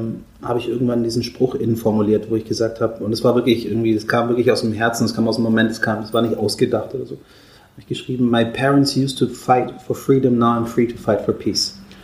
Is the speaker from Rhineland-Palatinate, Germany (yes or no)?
no; Stuttgart, Baden-Württemberg, Germany; also born or lived in Cairo / Rome; now in Berlin, Germany; Meine Eltern kommen ursprünglich aus Eritrea in Ostafrika. Ich bin aber in Kairo geboren worden und wir haben dann in Rom, Italien gelebt und sind dann nach Stuttgart gezogen. Also am Ende des Tages bin ich wahrscheinlich mehr Schwabe als alles andere.